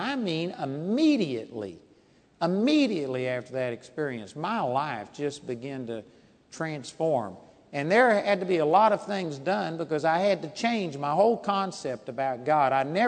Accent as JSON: {"language": "English", "town": "Arlington", "region": "Texas", "country": "United States", "tie": "born or raised there", "said": "As a matter of fact, I was raised over here in Arlington, Texas"}